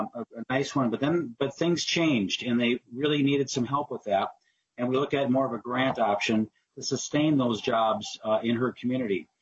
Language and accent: English; South Carolina, United States; As a hospitality guy myself, and my hometown is Aiken County, I know the effects up there have been way longer extended